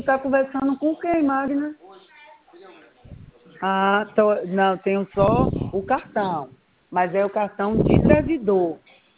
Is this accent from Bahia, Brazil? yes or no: yes; Itabuna, Bahia, Brazil; Sou da Bahia.